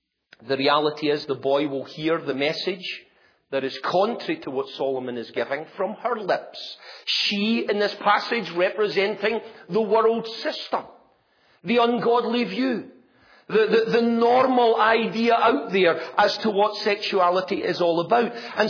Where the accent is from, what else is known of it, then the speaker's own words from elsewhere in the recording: United Kingdom; I'm going to go to BBC, which, you know, as a Brit, I think is a credible news outlet.